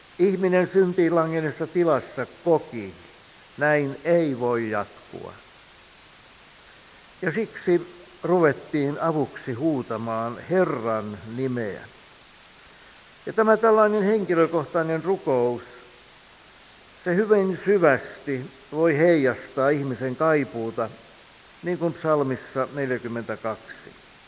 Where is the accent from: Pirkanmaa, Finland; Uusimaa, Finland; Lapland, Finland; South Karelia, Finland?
Uusimaa, Finland; Helsinki; mä olen ihan paljasjalkainen helsinkiläinen